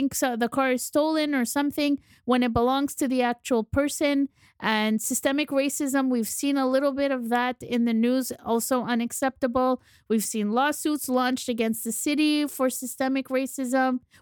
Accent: Quebec, Canada; She's a Quebecer through and through, like many of us, born and raised here

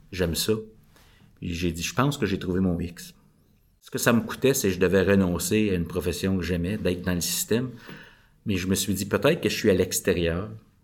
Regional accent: Hawkesbury, Ontario, Canada; now in L'Orignal, Canada; Fait que j'ai grandi dans l'Est ontarien à Hawkesbury. Maintenant, j'habite à Laurignal.

